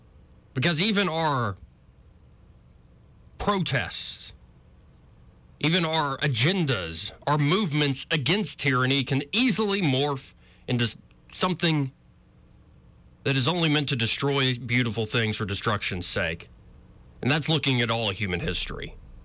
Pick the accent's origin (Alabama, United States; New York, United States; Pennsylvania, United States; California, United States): Alabama, United States; I'm like, "Yeah, I'm from Alabama."